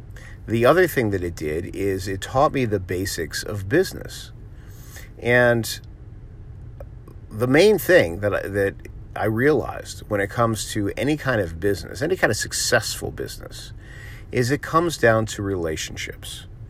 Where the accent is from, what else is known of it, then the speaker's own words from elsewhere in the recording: Miami, Florida, United States; It's something that I've always wanted to do, and especially growing up in Miami, Florida, like, you know, would have come in handy to learn earlier.